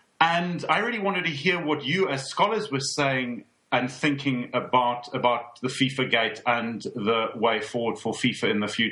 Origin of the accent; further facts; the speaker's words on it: South Africa; as a South African who's written on football, who still tries to play the game and, of course, loves the game